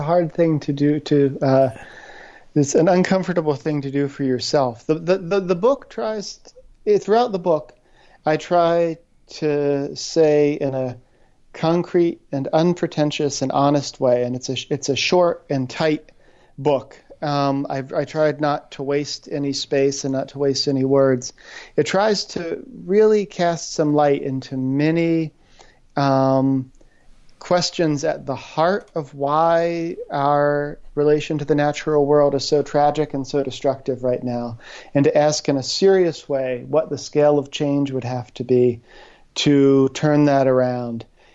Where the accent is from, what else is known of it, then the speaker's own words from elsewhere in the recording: West Virginia, United States; I grew up in West Virginia.